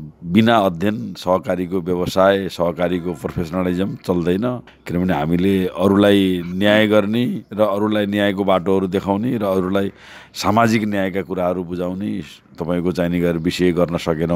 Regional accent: Butwal, Lumbini Province, Nepal; also born or lived in Palpa; त्यसपछि मेरो बुटवलमा आएर स्कुलिङ लाइफ सुरु भयो। मैले 1 क्लासदेखि नै बुटवलमा पढेँ र बुटवलबाट एसएलसी गरिसकेपछि, अझ त्यसमा एसएलसी गर्ने बेलामा म बिचमा 2 फेरि पाल्पामै भएर जनता माविबाट मैले एसएलसी गरेको हो।

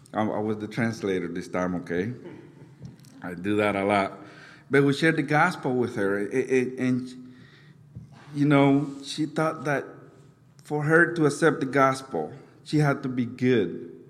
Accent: Missouri, United States; also born or lived in Honduras; now in Omaha, United States; We are from Missouri originally. I was born in Honduras, but we are from Missouri

